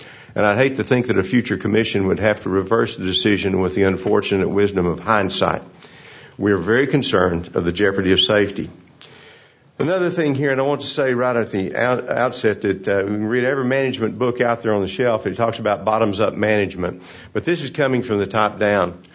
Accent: Texas, United States; I grew up in Northeast Texas, still there.

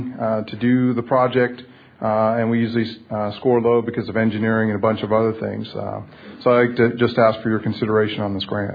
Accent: Rockdale, United States; But I'm from Rockdale. We're a 5,500 person rural community.

